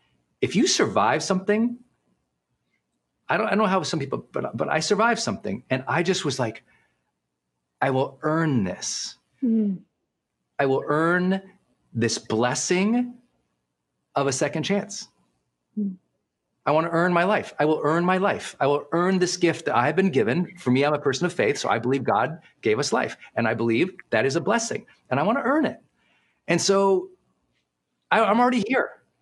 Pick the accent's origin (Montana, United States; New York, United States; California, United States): Montana, United States; I'm from Montana, from the mountains, I'm from the hills, I'm from the lakes. I'm a river boy.